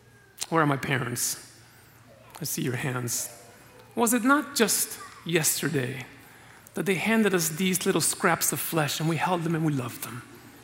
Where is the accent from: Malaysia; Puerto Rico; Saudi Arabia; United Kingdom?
Puerto Rico; born there; also born or lived in Orlando, United States; Not Orlando. I lived in Orlando, okay. But I was born in Puerto Rico.